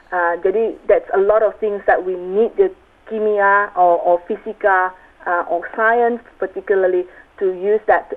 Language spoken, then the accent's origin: Indonesian; Indonesia; born there; Saya lahir di Indonesia.